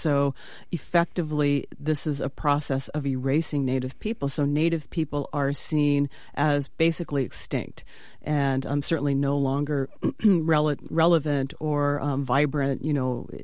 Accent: Los Angeles, California, United States; And so I grew up in Los Angeles as part of, in a really, really diverse community in East Los Angeles, actually.

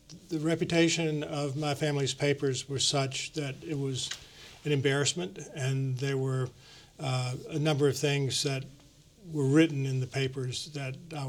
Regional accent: Jackson, Mississippi, United States; Well, I grew up in Jackson, Mississippi. I was born in 1944, so my whole time there spanned the period of civil rights activism in the South

